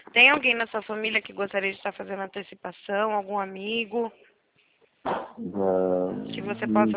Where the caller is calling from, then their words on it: Sorocaba, São Paulo, Brazil; A gente fala do estado de São Paulo, tá? É interior de São Paulo, Sorocaba.